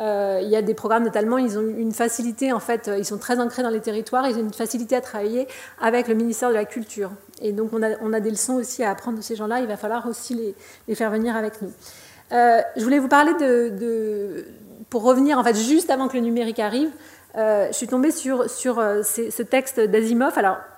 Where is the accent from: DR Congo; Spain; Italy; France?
France; comme je suis française, évidemment, j'ai trouvé un exemple français